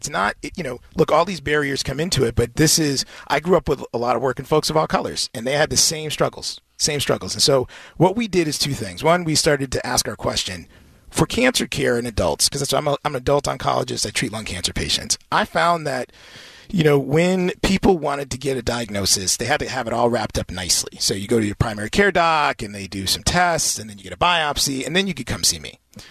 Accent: Springfield, Massachusetts, United States; And I think for me, I grew up in Springfield, Mass. And my dad worked in the factory his whole life.

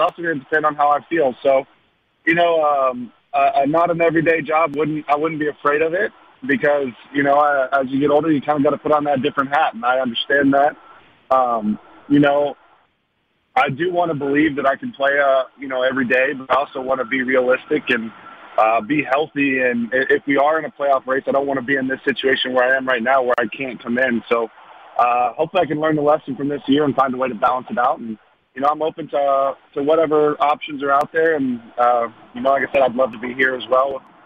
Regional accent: Texas, United States; but I will say that it's been tremendous experience for me personally, just getting to come back to my hometown.

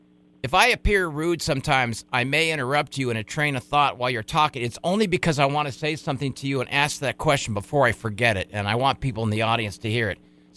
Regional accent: San Diego, California, United States; You just told me that you know a little bit about San Diego, my hometown, don't you?

